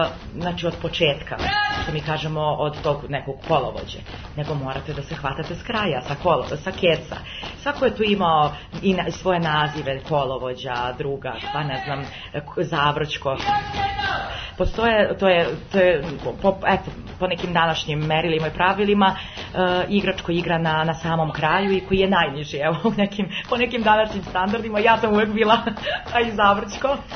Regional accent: Serbia; Kod nas u Srbiji je to nekako mahom više bilo da su igrali zajedno.

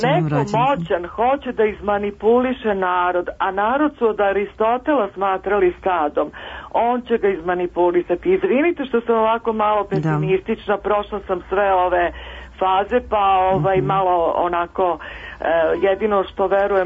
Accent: Kraljevo, Šumadija and Western Serbia, Serbia; now in Belgrade, Serbia; Upravo tako, jeste, prepoznali ste mi, ja sam iz Kraljeva.

